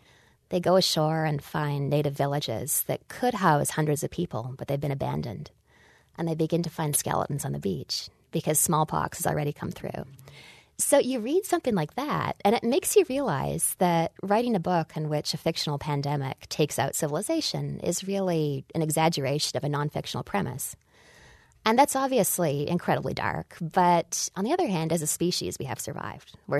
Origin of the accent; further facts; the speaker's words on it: Western Canada, Canada; perhaps because it's from the region where I grew up in Western Canada.